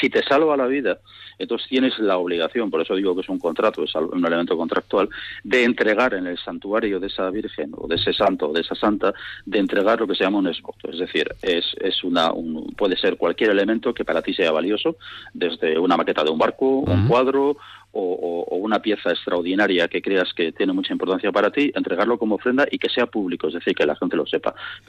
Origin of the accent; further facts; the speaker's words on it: Navarre, Spain; Yo yo mismo soy navarro y soy marino